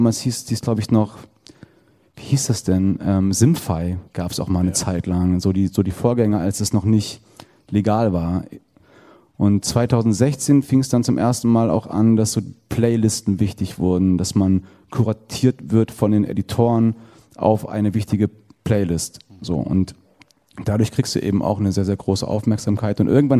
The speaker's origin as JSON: {"language": "German", "town": "Giessen", "region": "Hesse", "country": "Germany", "said": "Ich habe nie gesagt … aus Köln, ich komme aus Gießen."}